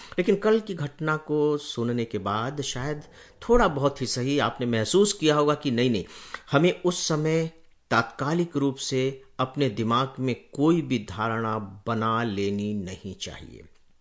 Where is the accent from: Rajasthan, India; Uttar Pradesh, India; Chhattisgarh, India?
Chhattisgarh, India; in fact हमारे गांव में 8वीं तक ही स्कूल था, 9th पढ़ने के लिए मैं डिस्ट्रिक्ट हेडक्वार्टर जो अंबिकापुर है वहां चला गया था